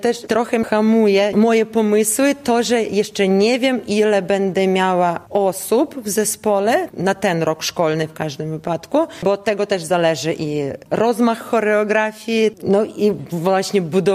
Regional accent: Ukraine; Nie jestem z Białorusi, jestem Ukrainką.

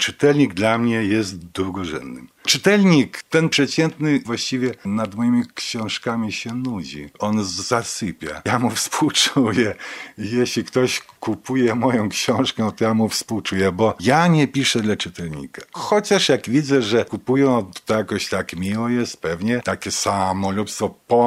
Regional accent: Belarus; first language Belarusian; Polish is a second language; Jeśli ja się urodziłem jak ta roślina, wyrosłem w tym języku białoruskim, w otoczeniu tych dźwięków białoruskich i tak dalej, cały ten klimat, to mogę najwięcej wydobyć z siebie.

